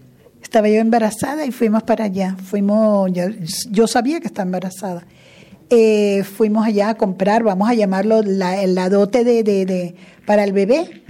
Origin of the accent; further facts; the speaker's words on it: Venezuela; moved away; Me vine de Venezuela para acá y me ha quedado esa cosita de no haber ido a Aruba ni a Curazao